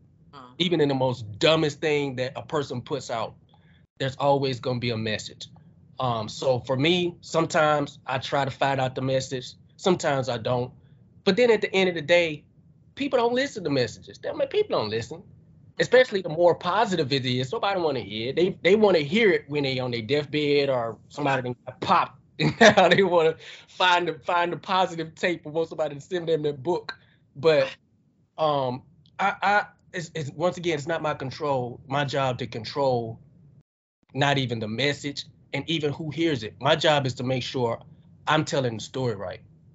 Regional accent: United States; born there; And my people from North Africa, you know, I was born here in America, you know what I'm saying?

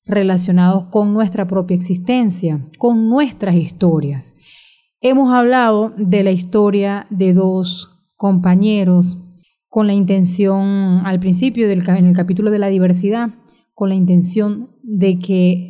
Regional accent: Venezuela; Y es un orgullo para mí como venezolana, y para todos los venezolanos

